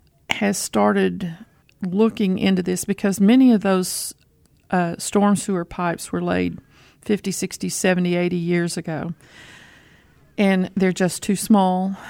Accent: Moorhead, Minnesota, United States; I was born and raised in Moorhead, and my dad had a furniture store where the conference center is now.

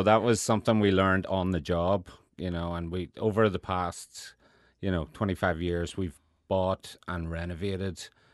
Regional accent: Ireland; now in United States; Yeah, growing up in Ireland, I mean, we grew up in the 70s and 80s

